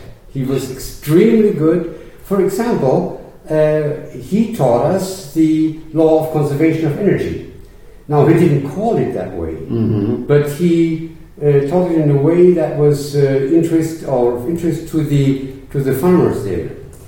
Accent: Essen, North Rhine-Westphalia, Germany; born there; English is a second language; So I was born on March 18, 1936, in Essen, which is rather relatively close by here. It's actually the center of the industry of coal and steel industry in Germany

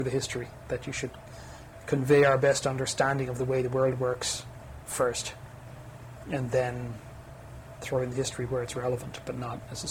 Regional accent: Ireland; But I still like to think in historical terms. Maybe it comes from being Irish

